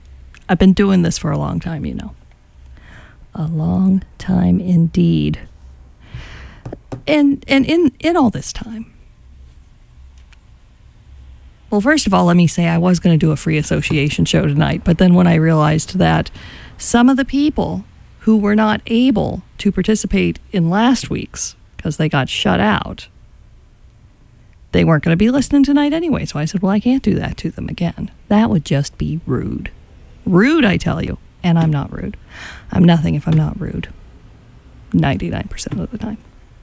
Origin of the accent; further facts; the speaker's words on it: Kentucky, United States; Yes, I know. I'm from Kentucky.